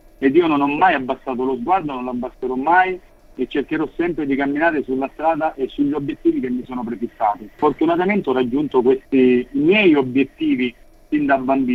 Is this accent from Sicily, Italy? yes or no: yes; Sicily, Italy; rappresenta la mia regione d'origine, la Sicilia